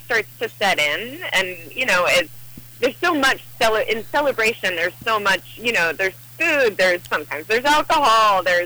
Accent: Yonkers, New York, United States; born there; now in California, United States; But you know, I've always been an East Coaster. I was born in Yonkers. I'm, you know, through and through, I'm a New Englander.

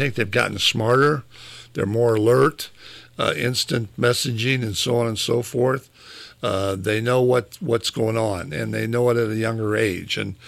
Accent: Marion, Ohio, United States; I was born and raised on Lafayette Street between Bradford and Vine Streets. It was a neighborhood

